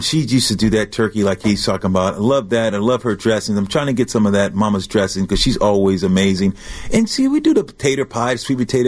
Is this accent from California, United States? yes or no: yes; Lemoore, California, United States; We're from the country, but I'm from Leemore.